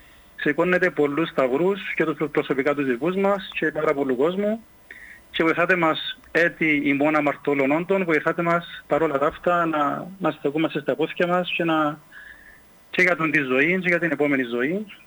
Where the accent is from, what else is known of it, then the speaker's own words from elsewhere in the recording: Paralimni, Famagusta District, Cyprus; είμαι από το Παραλίμνη.